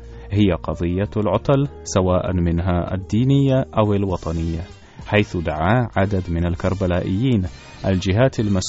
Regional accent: Czechia; Arabic is a second language; جنسيتي تشيكي، أنا درست اللغة العربية ولغات أخرى

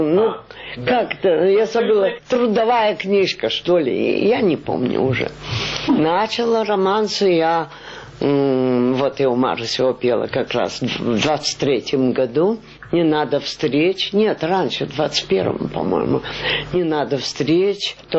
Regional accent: Rostov-on-Don, Rostov Oblast, Russia; now in Moscow, Russia; я ростовчанка, а в Москву я приехала в 19-м году. Я в Петербург поехала раньше, а потом я в Москву переехала, здесь сестра жила

